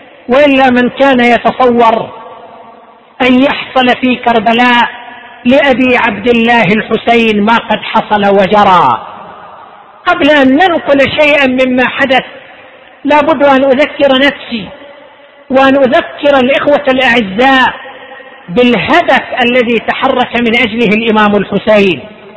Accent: Qatif, Eastern Province, Saudi Arabia; عندنا في القطيف

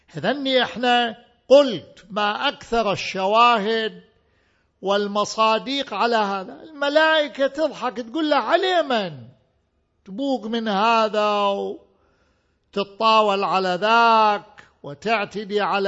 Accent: Najaf, Najaf Governorate, Iraq; أنا ابن النجف الأشرف، كنا نشاهد أيام الذي كهرباء ماكو بالنجف، كهرباء ماكو، بس محطة صغيرة جابوها الحرم أمير المؤمنين، هذا بالخمسينيات.

